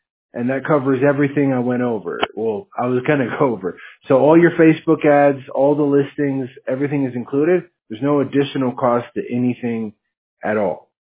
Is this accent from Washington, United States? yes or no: yes; Monroe, Washington, United States; now in California, United States; I'm from Monroe. It's in Snohomish County.